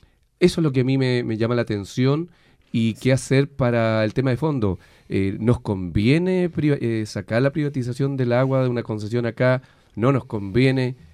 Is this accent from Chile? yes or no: yes; Temuco, Araucanía, Chile; Por ejemplo, yo vengo de Temuco, yo estoy seguro que si esto hubiese pasado en Temuco al primer día, ya las calles llenas, etcétera.